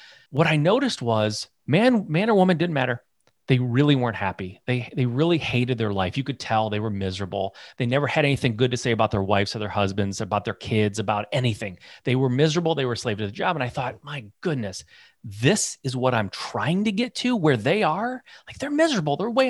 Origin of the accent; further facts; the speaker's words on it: Michigan, United States; So I'm born and raised in Michigan, so I'm a Midwest kid. My family was automotive, blue collar, union mentality.